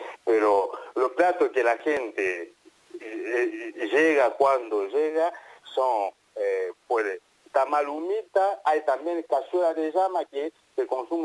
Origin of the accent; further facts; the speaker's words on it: Kinshasa, DR Congo; now in Iruya, Argentina; Yo nací en Congo, República de Congo, que está conocido como Congo Belga, sí.